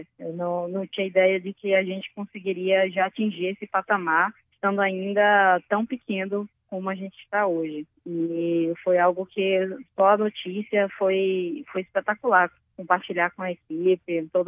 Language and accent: Portuguese; Salvador, Bahia, Brazil; como eu sou de Salvador, sou baiana, apesar de nunca ter morado no interior, nem no semiárido de fato